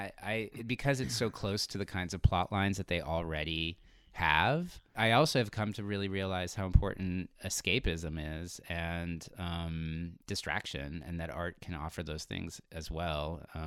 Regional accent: San Diego, California, United States; also born or lived in Los Angeles; I grew up in San Diego, California, and I moved to LA in the early 90s and lived there for about 20 some years.

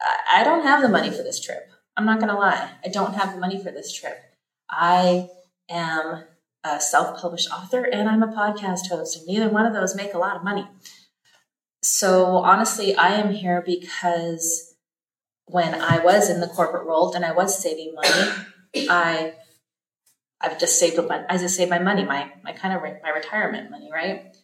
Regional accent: Chicago, Illinois, United States; now in Barcelona, Spain; So we are from Chicago. We're from the suburbs of Chicago. Right now we're staying in the city of Barcelona.

